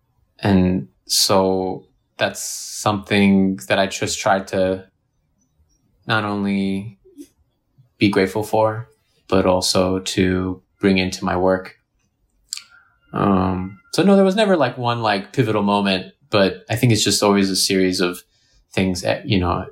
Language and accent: English; Irvine, California, United States; Growing up in the United States, and where I'm from Irvine. And Irvine, California, you know, everyone who knows about it colloquially refers to it as a bubble